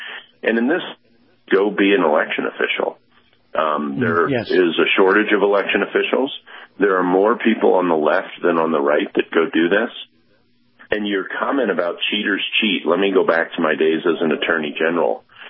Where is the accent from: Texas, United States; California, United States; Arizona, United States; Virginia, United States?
Virginia, United States; And, I mean, look at Virginia in 2021, my home state.